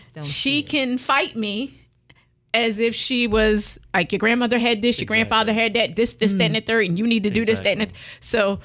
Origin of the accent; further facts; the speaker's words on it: Philadelphia, Pennsylvania, United States; I grew up in Philly on 25th and Ridge